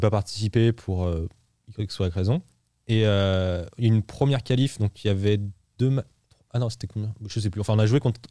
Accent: France; après, on est français

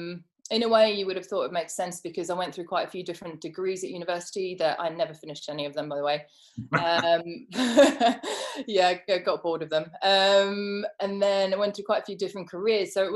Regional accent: Johannesburg, Gauteng, South Africa; because I grew up in Johannesburg, which is, as you probably know, a concrete city.

